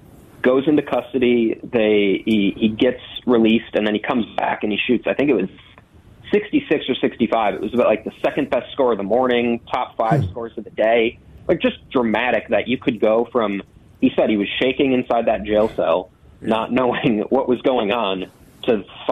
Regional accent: Eagan, Minnesota, United States; Egan. I'm back in Egan right now.

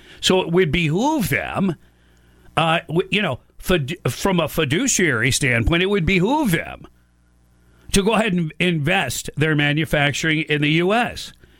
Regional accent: Detroit, Michigan, United States; I grew up in Detroit and the surrounding area, and my dad worked for Chrysler for 30 years.

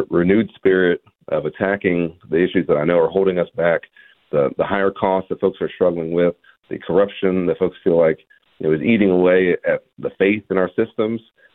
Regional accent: Dallas, Texas, United States; I was raised here in Dallas, you know, by a single mom who was a public school teacher

